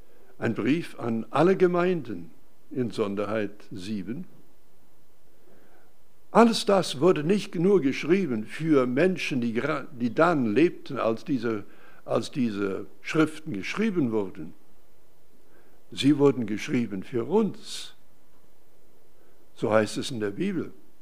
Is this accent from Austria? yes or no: no; Western Canada, Canada; Da denke ich an ein Beispiel von der Landwirtschaft. Da bin ich aufgewachsen im Westen Kanadas.